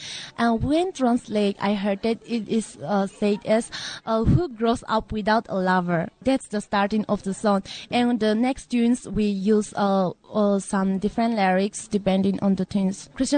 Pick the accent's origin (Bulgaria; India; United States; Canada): India; Takama, Nagaland; I'm from Takama village, and we belong to Angami tribe.